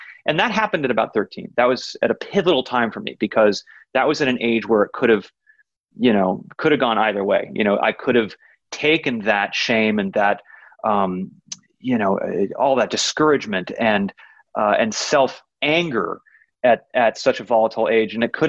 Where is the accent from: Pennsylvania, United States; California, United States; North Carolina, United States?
California, United States; Los Angeles; So as a kid growing up, again, very lucky growing up in Los Angeles, they would take my brother and I out to see a lot of things.